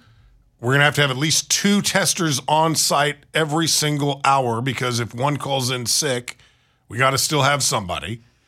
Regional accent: Leavenworth, United States; Frank in my hometown of Leavenworth.

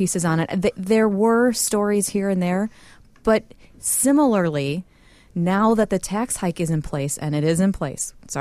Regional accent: Rockford, Illinois, United States; Chuck Sweeney, who's a columnist at the Rockford Register Star, my hometown paper

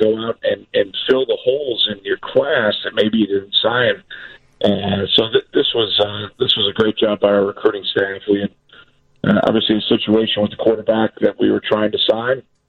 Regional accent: Chicago, Illinois, United States; As a kid growing up in Chicago, that was the one I dreamed of playing in.

